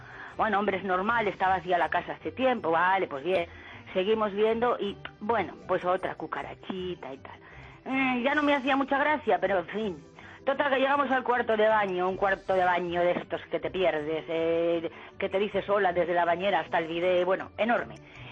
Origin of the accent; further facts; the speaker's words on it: Valladolid, Castile and León, Spain; compramos un pisito en una de las, digamos, zonas buenas de aquí de Valladolid. Yo soy de Valladolid.